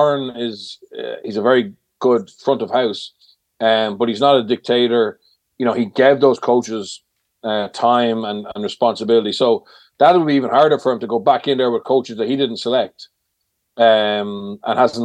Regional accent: Galway, Connacht, Ireland; I came from Galway, which is a party town.

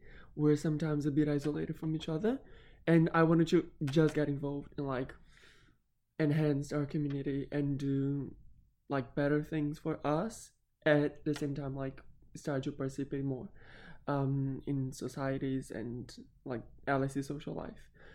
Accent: Brazil; I'm from Brazil.

